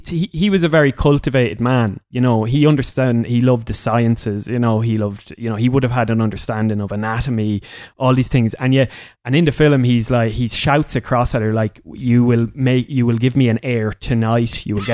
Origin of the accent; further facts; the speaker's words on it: Ireland; I'm saying that as an Irish person as well, from a small island too.